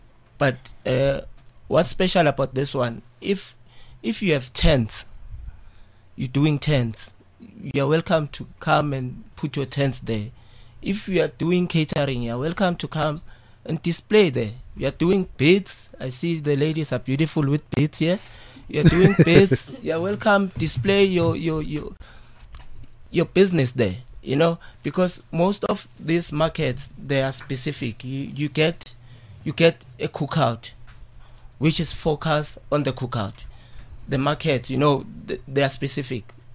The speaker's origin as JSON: {"language": "English", "town": "Benoni", "region": "Gauteng", "country": "South Africa", "said": "We're from Benoni."}